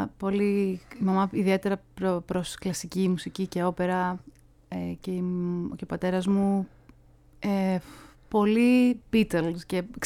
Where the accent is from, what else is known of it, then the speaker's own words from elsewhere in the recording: Greece; also born or lived in London, United Kingdom / Boston, United States; το πρώτο μου στάδιο λοιπόν σαν Ελληνίδα στο εξωτερικό ήταν στο TAFS, στη Βοστόνη